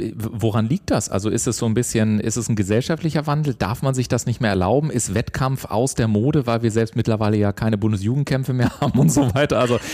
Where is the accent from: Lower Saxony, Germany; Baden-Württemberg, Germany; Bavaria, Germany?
Bavaria, Germany; Garmisch-Partenkirchen; born there; Ich komme ja aus Garmisch-Partenkirchen ursprünglich, gell? Aha. Ja. Ich bin gebürtiger Partenkirchner.